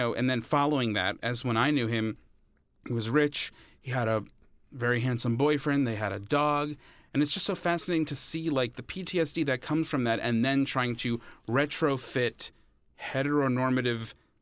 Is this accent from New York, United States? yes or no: yes; New York, United States; It's because it's like they look to me like the guys I grew up with on on Long Island.